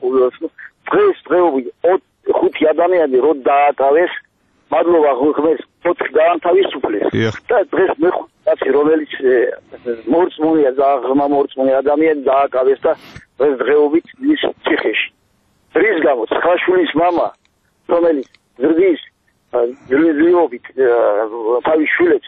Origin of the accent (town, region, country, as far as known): Kakheti, Georgia; born or raised there